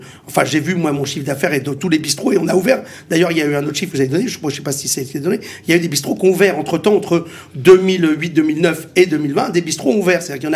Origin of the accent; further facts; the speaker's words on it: Grand Est, France; born there; Moi, là-bas, je n'habite pas à Paris. Je suis né dans les Ardennes